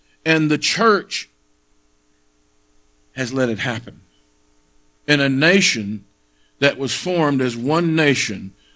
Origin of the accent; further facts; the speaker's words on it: United States; That's the way I grew up in America. That was the school system that I grew up in.